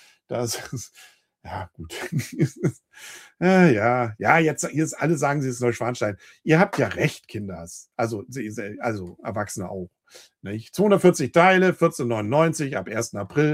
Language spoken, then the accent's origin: German; Northern Germany, Germany; Aber ich fühle mich hier nicht, als Norddeutscher jetzt gerade nicht abgeholt.